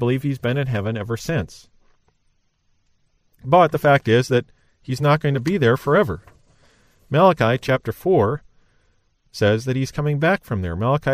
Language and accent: English; United States; And I am. I am an American.